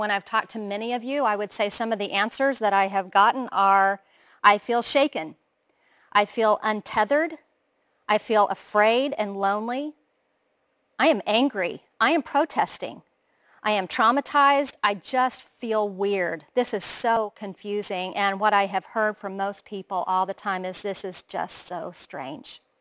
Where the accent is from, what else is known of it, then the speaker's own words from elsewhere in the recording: Oklahoma, United States; I have 4 grown sons. I'm from Oklahoma.